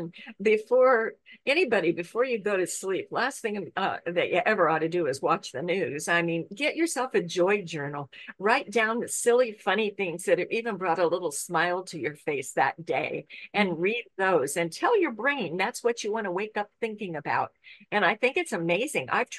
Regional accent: Ireland; she knows I love Celtic music because I'm Irish.

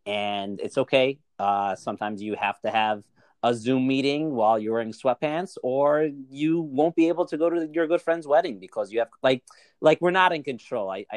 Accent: Brooklyn, New York, United States; Originally from Brooklyn, from Flatbush. I usually get flack for saying that. But no, I love that I'm originally from Flatbush.

